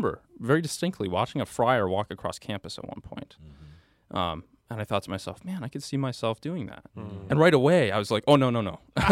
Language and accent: English; Buffalo, New York, United States; But for me, I'm from Buffalo. I went to St. Bonaventure University, which is about an hour and a half south of Buffalo.